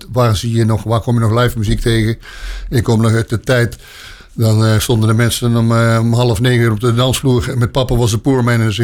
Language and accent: Dutch; Sittard, Limburg, Netherlands; now in Dinteloord, Netherlands; uit Dinteloord inderdaad. Geboren en getogen. Geboren niet, maar wel getogen in Limburg. In Sittard. En een jaartje 40, 35, 40 verhuisd naar West-Brabant.